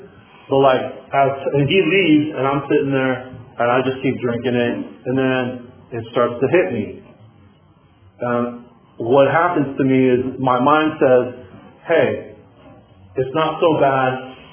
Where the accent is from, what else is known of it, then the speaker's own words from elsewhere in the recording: Santa Barbara, California, United States; So like I said, I was born and raised in Santa Barbara.